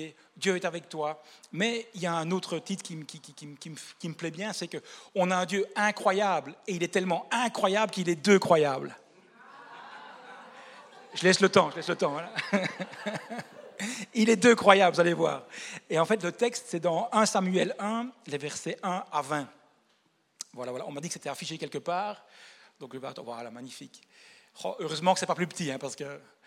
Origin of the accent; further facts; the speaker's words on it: Belgium; Donc voilà, moi je viens de la Belgique